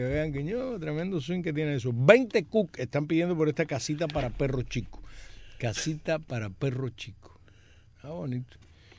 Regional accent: Villa Clara, Cuba; Soy de Villa Clara.

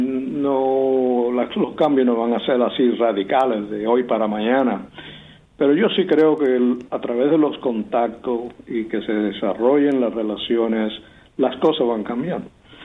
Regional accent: Cuba; como cubano le digo que los cubanos igual a los americanos.

